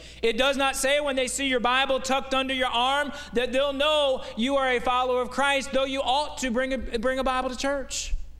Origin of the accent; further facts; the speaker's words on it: the North, United States; I come from the North. Some of you also. How many of you are Yankees and you came down here?